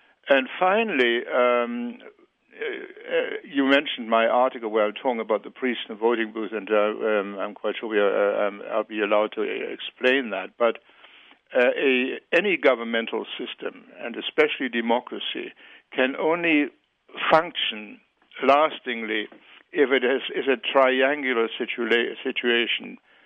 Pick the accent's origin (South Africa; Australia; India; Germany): Germany; now in United States; look, to begin with, I'm from Germany, where we also have, of course, a democracy.